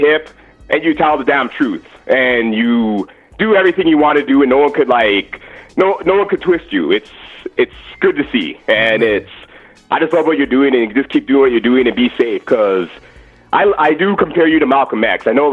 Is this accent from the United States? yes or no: no; Canada; from Canada.